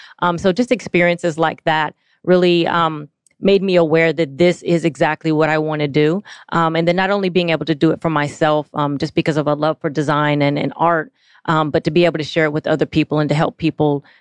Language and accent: English; Atlanta, Georgia, United States; also born or lived in Dallas; I'm actually just moving in from Dallas, Texas. I'm originally from Atlanta, but just recently moved back to Atlanta